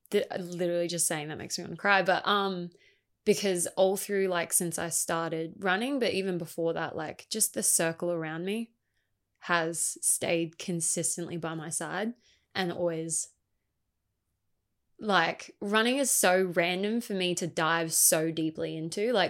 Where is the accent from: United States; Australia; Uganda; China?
Australia; Gold Coast, Queensland; I guess like starting off, I grew up on the Gold Coast. I've lived here pretty much all my life besides a short stint in Brisbane, which I'll get to. I grew up on the north part. So I was in Benoa, went to schools there.